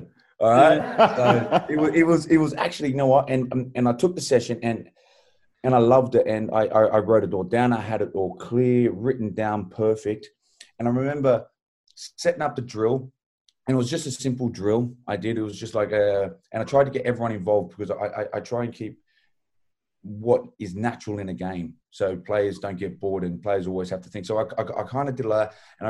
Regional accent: Wales, United Kingdom; And I was from Wales.

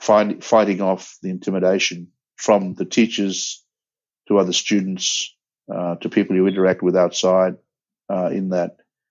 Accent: Broome, Western Australia, Australia; also born or lived in Perth; I think going to Perth had its different dynamics and struggle, because we were exposed. Growing up in Broome, you kind of protected it a bit, because you live in your own environment

